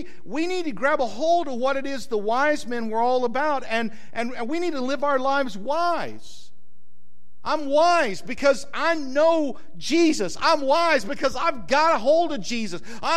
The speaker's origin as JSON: {"language": "English", "region": "New Mexico", "country": "United States", "tie": "born there", "said": "I was born in New Mexico. Anybody else born west of the Mississippi?"}